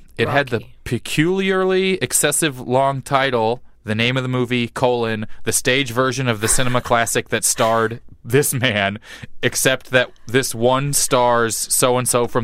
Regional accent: Missouri, United States; And it's only because I'm from Missouri that I'm doing this.

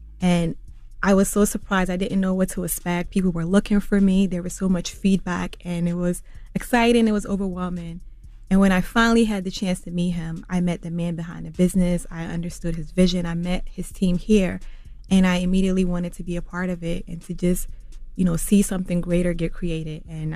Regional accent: New Jersey, United States; also born or lived in Ghana; now in Brooklyn, United States; I'm from Ghana, but I'm from New Jersey. I live in Brooklyn now.

